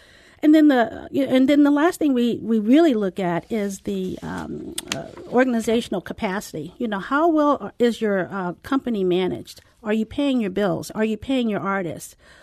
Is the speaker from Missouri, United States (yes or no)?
yes; St. Louis, Missouri, United States; moved away as an adult; also born or lived in San Diego; I'm from St. Louis and left right after college and lived in San Diego for 35 years and then came back in 2015 and took over.